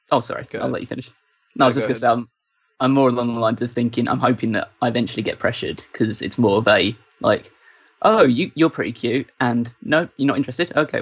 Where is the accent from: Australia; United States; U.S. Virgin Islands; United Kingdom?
United Kingdom; England; I'm completely English. I class myself as English rather than British.